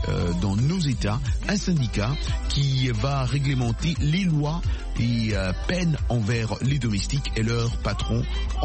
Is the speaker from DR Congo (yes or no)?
yes; Goma, North Kivu, DR Congo; comme ici chez nous à Goma, au Nord Kivu.